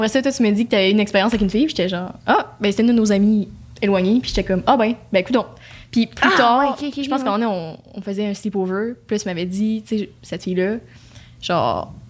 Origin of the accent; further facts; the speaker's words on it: Lévis, Quebec, Canada; On vient de Lévis, mettons, là